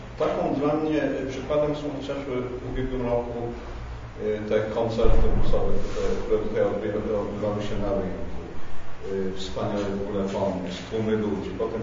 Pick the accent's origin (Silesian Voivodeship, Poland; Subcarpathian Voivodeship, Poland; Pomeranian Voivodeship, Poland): Subcarpathian Voivodeship, Poland; Dębica; Ponieważ ja pochodzę w ogóle z tych rejonów, a konkretnie z Dębicy.